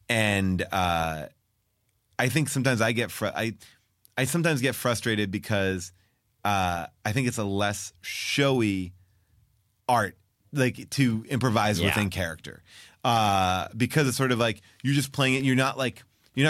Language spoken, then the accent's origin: English; New York, United States; I'm from New York. I do it like this. I'm from this.